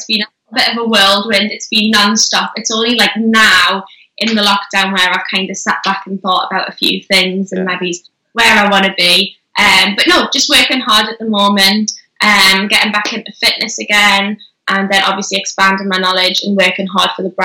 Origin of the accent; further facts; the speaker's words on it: Newcastle, North East England, United Kingdom; Well, I'm from Newcastle, so anything alcoholic.